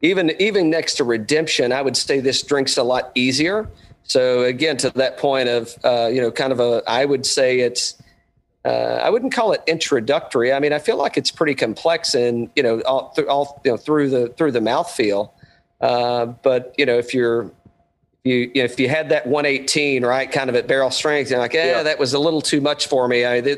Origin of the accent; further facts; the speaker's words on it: Tennessee, United States; I grew up in East Tennessee, right? And you can imagine what we were drinking up in the hills, right?